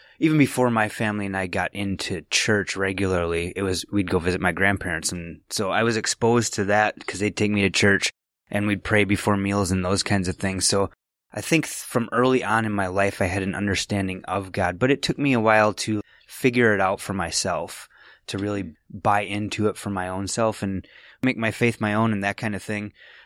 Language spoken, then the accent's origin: English; Midwest, United States; And I grew up in the Midwest. Mm-hmm. Like, I'd seen, you know, Lake Superior and northern Wisconsin, that stuff.